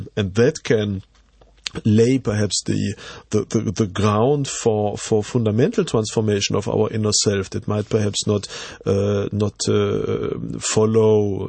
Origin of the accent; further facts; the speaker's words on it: Belgium; first language French/German; English is a second language; I'm a Belgian citizen. I'm from Belgium, but I'm a bilingual Belgian. So my two mother languages are French and German